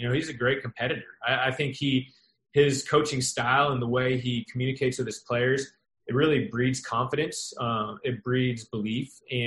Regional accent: Phoenix, Arizona, United States; I'm a West Coast guy. I grew up in Phoenix, Arizona, obviously went to college in California.

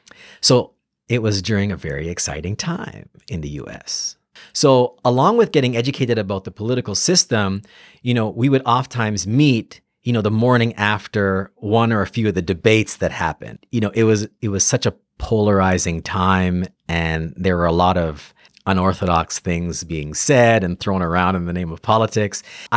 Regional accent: Winnipeg, Manitoba, Canada; born there; Well, I was born in Winnipeg, Manitoba. My mother and father are from Jamaica. I was the first of four siblings who were actually born in Canada.

